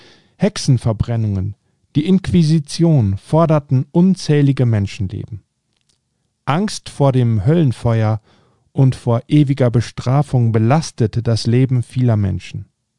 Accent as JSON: {"language": "German", "region": "Northern Germany", "country": "Germany", "said": "Bei der alemannischen Fastnacht in Freiburg habe ich als Norddeutscher bunte, fast angsteinflößende Gestalten mit Masken gesehen."}